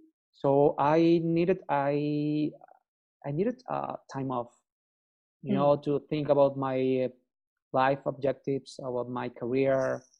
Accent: Colombia; I am from Colombia.

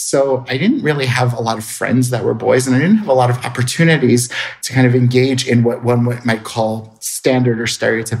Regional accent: Atlantic City, New Jersey, United States; So I grew up in Atlantic City, New Jersey, which was not a very rich Orthodox community, but it was a very intensive Holocaust survivor community.

